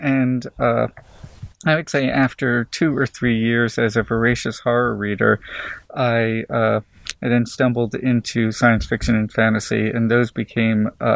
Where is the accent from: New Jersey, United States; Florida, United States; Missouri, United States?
Florida, United States; Well, I grew up in South Florida, a place I got away from as soon as I possibly could.